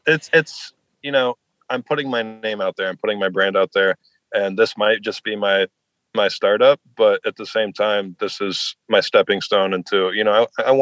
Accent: Logan, Utah, United States; And I'm from Logan, so it was really nice that everyone came out

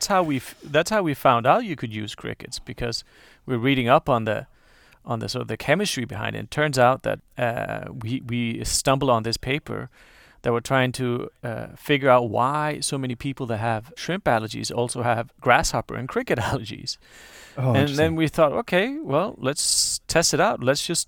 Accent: Denmark; Or since we're from Denmark, we always say that we have more

